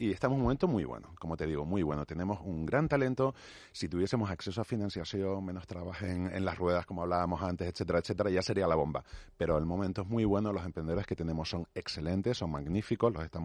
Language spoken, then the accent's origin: Spanish; Canary Islands, Spain; decidimos juntar un grupo de emprendedores ahí en mi tierra, de Canarias